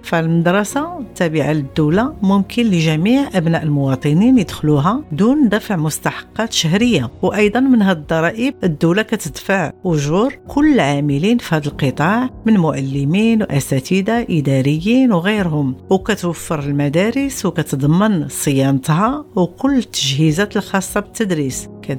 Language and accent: Arabic; Morocco; وهادو كاملين ضرائب عندنا في المغرب